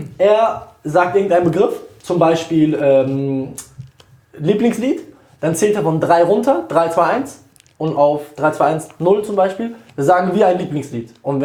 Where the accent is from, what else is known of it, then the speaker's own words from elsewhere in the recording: Turkey; now in Germany; ich komme aus der Türkei